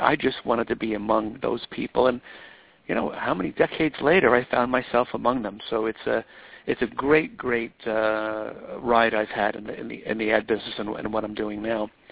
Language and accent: English; Babylon, New York, United States; I'm a guy, I was born and raised in Babylon, Long Island, so anybody out there who knows where that is, as a kid from the wrong side of the tracks, was raised by a single mom, raised four kids single-handed.